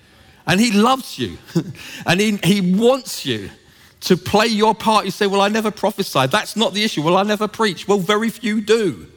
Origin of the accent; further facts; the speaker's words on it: England, United Kingdom; Sorry, I'm English.